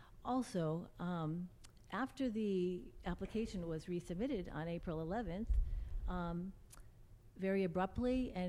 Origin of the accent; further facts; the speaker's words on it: Gales Ferry, Connecticut, United States; I am from the town across the river. I am from Gales Ferry, part of Ledyard. I'm here tonight on my own voice as a taxpayer and a resident of Ledyard and the area.